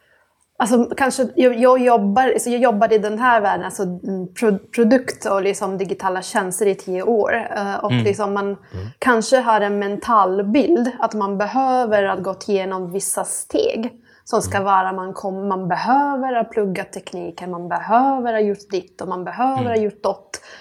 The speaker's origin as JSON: {"language": "Swedish", "country": "Italy", "tie": "born or raised there", "second_language": "Swedish", "moved": "yes", "lives_now": "Sweden", "said": "Jag är född och uppvuxen i Italien och jag flyttade till Sverige 10 år sedan."}